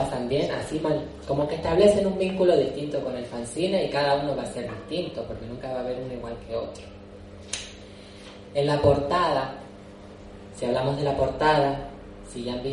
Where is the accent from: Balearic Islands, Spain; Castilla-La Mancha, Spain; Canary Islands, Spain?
Canary Islands, Spain; Buenavista del Norte; Yo soy de Buenavista del Norte, que es un pueblito de Tenerife, que está como en la otra punta, que casi ya no es ni Tenerife porque está tan lejos de la capital que muchas veces se nos olvida que estamos ahí, y ahí me crié 18 años.